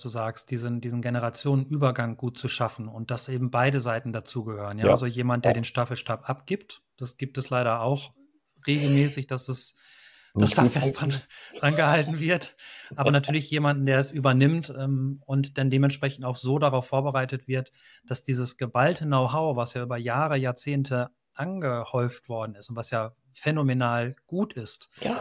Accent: Lower Saxony, Germany; Ich würde gerne noch eine Sache als Niedersachse zum Freien Verband klarstellen.

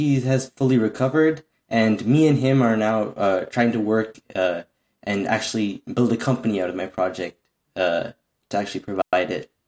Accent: Waterloo, Ontario, Canada; I'm a grade 9 student. I'm going into grade 10 this September. I'm from Waterloo, Ontario.

